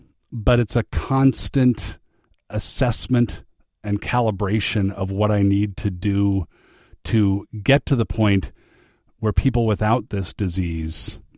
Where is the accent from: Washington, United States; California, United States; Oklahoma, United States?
Washington, United States; Federal Way; I have dealt with depression since about the eighth grade, growing up in Federal Way, Washington.